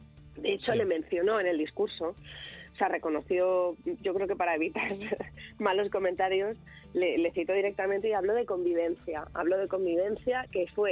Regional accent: Madrid, Community of Madrid, Spain; nosotros, que somos los madrileños

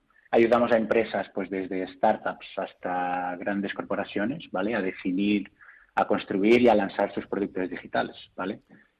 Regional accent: Portugal; Spanish is a second language; moved away as an adult; now in Spain; Yo soy portugués, portugués. Llevo muchos años ya en España, cerca de 10 años ya. Así que casi me considero un poco español, sí.

